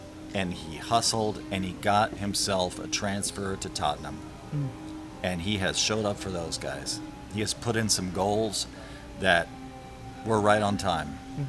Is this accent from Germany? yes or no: yes; Germany; I grew up in Germany, so I can tell you this about Germans.